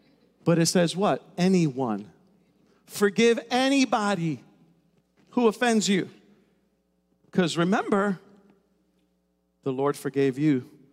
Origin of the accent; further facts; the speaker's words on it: New York City, New York, United States; And I grew up in New York City. We weren't taught that.